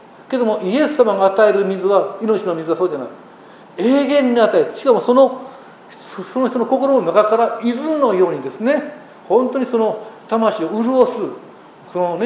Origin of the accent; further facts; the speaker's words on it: Kobe, Hyogo, Japan; 印象深い田舎にですね、生まれ育ちましたね。名前だけ神戸市まだそれだそうでもいいんですけどね、ですね、もうしかもそのキリスト教とは縁もゆかりもない生活を送っていました。